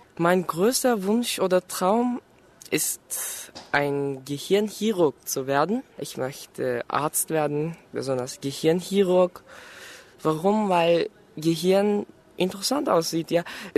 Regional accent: Istanbul, Turkey; German is a second language; ich komme aus der Türkei, aus Istanbul. Ich bin 1994 geboren und ich bin ein Schüler an der Deutschen Schule Istanbul.

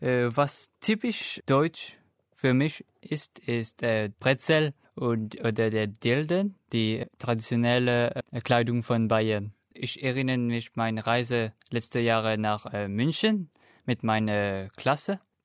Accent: Mauritius; German is a second language; ich komme aus Mauritius. Mauritius ist ein kleinen Insel in den Indian Ocean. Ich bin 17 Jahre alt und ich bin natürlich im Jahr 1998 geboren.

